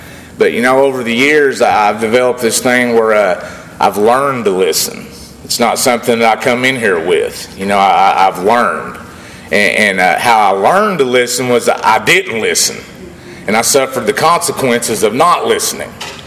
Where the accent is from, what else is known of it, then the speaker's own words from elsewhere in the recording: Hot Springs, Arkansas, United States; I'm from Hot Springs, Arkansas.